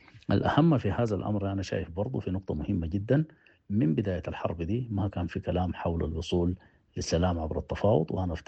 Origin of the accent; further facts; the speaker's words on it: Sudan; لأنه لم يتوفر هذا من زمن بعيد بالنسبة لنا كسودانيين